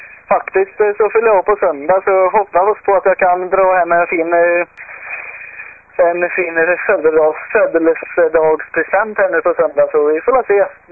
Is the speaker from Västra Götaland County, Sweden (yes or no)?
yes; Skövde, Västra Götaland County, Sweden; så tar jag mina kompisar studenten hemma i Skövde då.